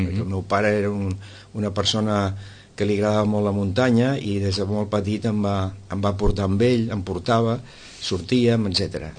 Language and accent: Catalan; Barcelona, Catalonia, Spain; also born or lived in Argentina; Doncs mira, veníem de Barcelona, perquè bé, jo vaig néixer a Amèrica, vaig néixer durant la Guerra Civil.